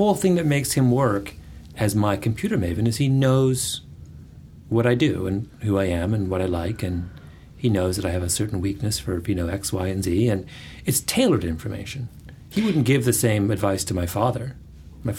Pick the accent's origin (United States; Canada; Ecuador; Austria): Canada; I'm Canadian and was taught the story of Paul Revere from the English perspective.